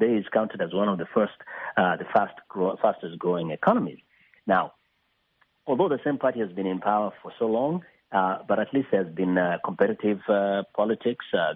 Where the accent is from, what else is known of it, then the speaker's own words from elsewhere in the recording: Kenya; I mean, I come from Kenya.